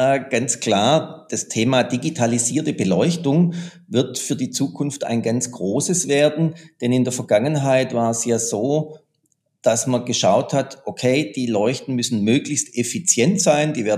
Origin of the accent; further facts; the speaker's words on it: Baden-Württemberg, Germany; man hört es am Dialekt schon so ein kleines bisschen. Ich komme aus den Südstaaten, aus Baden-Württemberg.